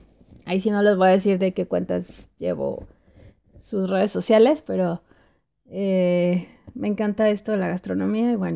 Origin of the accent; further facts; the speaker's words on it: Guadalajara, Jalisco, Mexico; also born or lived in Monterrey / Querétaro; soy de Guadalajara, viví 10 años en Monterrey, después viví un año en Querétaro y otra vez ya estoy de regreso en Guadalajara.